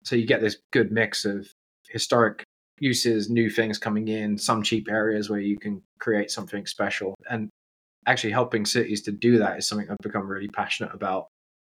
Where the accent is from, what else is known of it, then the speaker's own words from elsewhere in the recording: South East England, United Kingdom; now in Calgary, Canada; I mean, I grew up just outside London